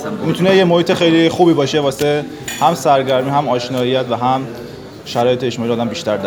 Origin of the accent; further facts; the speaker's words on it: Yazd, Iran; دانشجوی فیزیولوژی ارشد دانشگاه گیلان، اهل یزد هستم خودم.